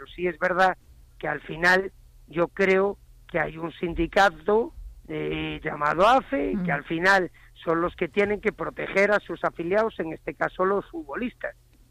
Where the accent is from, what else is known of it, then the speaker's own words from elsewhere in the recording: Galicia, Spain; Yo como buen gallego me recuerdo